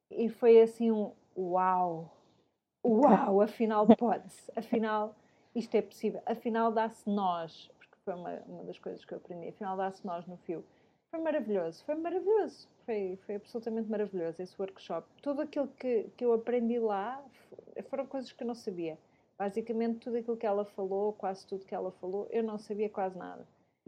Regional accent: Argentina; Portuguese is a second language; moved away; eu já saí da Argentina há 10 anos, portanto, fomos conhecer 10 anos mais tarde em Barcelona

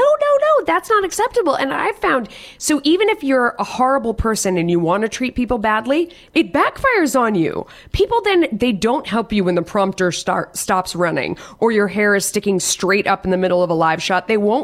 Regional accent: California, United States; I grew up in Southern California.

